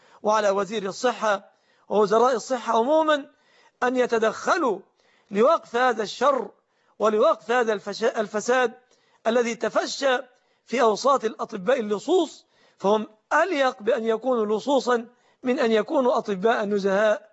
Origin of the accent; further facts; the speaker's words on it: Egypt; في بلادنا مصر